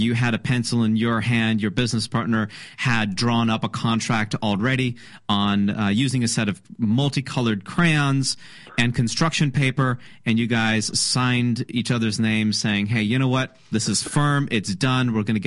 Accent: Kalamazoo, Michigan, United States; I was born and raised in Kalamazoo, so we're Michiganders.

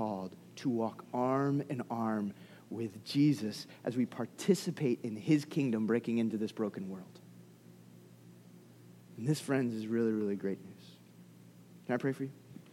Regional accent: Delaware, United States; our church, where I was growing up in Delaware, like they had the Christian Character and Achievement Award.

